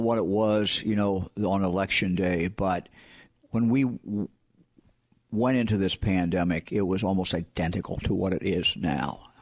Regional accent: Ohio, United States; I come from Ohio, obviously grew up in Ohio, started, as you indicated, at the county level.

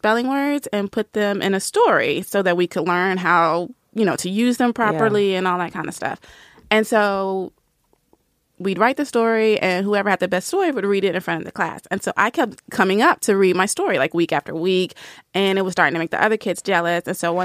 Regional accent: Nashville, Tennessee, United States; So I was, and I grew up in the South. I'm from Nashville.

